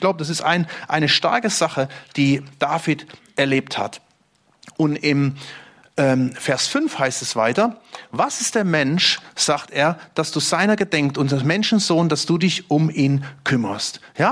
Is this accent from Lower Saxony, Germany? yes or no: no; Stuttgart, Baden-Württemberg, Germany; Wir als Stuttgarter haben da ein bisschen das Problem, wir sehen ja gar keine Sterne mehr.